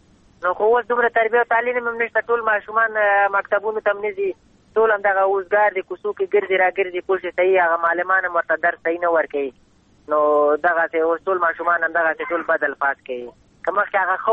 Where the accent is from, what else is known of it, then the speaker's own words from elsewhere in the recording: Afghanistan; موږ هم د افغانستان بچیان یو، د افغانستان معلولین یو